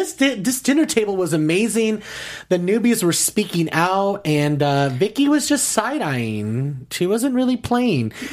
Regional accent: Las Vegas, Nevada, United States; Well, I grew up in Las Vegas and I had a lot of LDS friends and a lot of Mormon friends

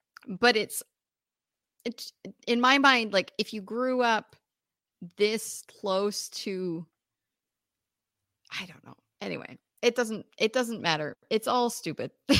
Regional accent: British Columbia, Canada; I grew up an hour outside of Vancouver, and it was funny when I first moved to Vancouver for grad school

